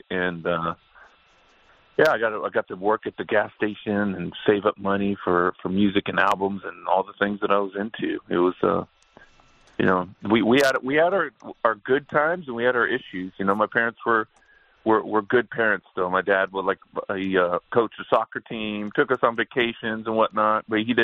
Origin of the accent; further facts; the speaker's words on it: Bakersfield, California, United States; I actually got that name growing up in Bakersfield when I was young, probably 12, 13.